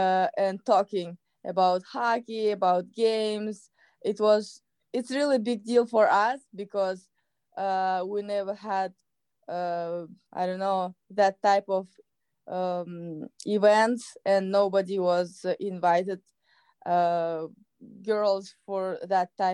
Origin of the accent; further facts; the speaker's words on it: Kazakhstan; English is a second language; first and then to Kazakhstan. And I think this is was most what helped me, because I come back to my home country